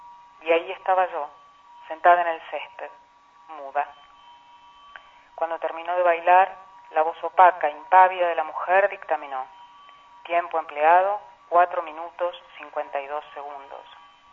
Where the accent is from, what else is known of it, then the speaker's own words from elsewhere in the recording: Argentina; soy periodista argentina